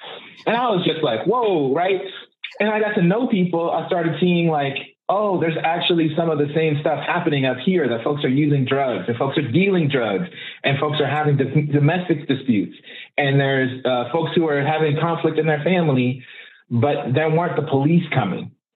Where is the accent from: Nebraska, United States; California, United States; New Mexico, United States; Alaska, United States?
California, United States; Oakland; And I grew up in East Oakland